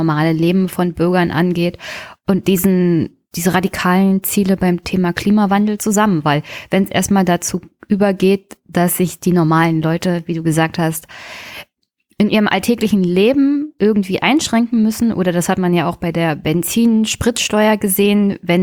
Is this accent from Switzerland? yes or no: no; East Germany, Germany; weil ich bin eher Ossi, zwar nicht bei den Grünen, aber ich bin Ossi.